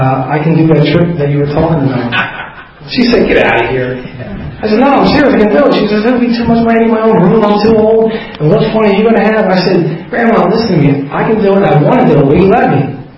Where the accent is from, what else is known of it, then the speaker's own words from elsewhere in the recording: New Hampshire, United States; I would hire a driver to take me up to where I was born up in New Hampshire and driving all around the sea any family that's left, see where I grew up